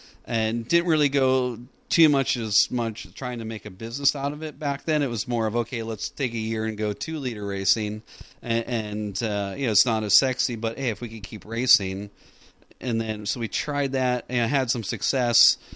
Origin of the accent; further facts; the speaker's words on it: Chicago, Illinois, United States; I grew up in the Chicago area and would be up to Road America watching anything.